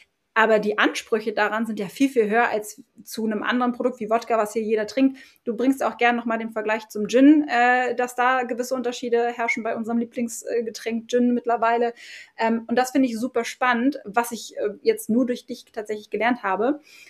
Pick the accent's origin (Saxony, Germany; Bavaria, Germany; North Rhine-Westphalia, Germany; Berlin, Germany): Berlin, Germany; ich komme aus Berlin, das heißt, ich habe auch nicht viel mit Korn am Hut.